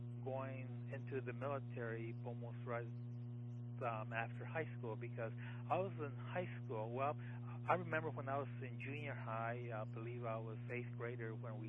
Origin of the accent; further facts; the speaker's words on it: San Antonio, Texas, United States; And I grew up here in San Antonio, up here in the south central part of town called the Hardindale area.